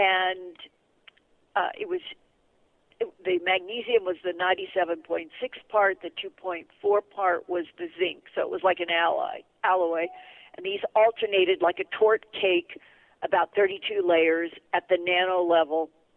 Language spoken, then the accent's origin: English; United States; I was born and raised as an American